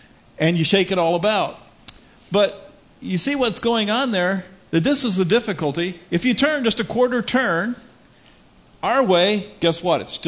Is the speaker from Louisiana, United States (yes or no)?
no; Huntington, Indiana, United States; born there; also born or lived in Jamaica / Sierra Leone; I was born in Huntington, Indiana. A few months later, I moved to Jamaica. We were there for 4 years. Moved to Sierra Leone, West Africa for 3 years.